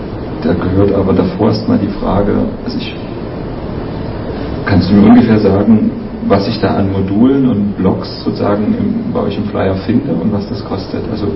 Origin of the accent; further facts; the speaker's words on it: East Germany, Germany; Wo ich dann so merke, ich komme aus dem Osten.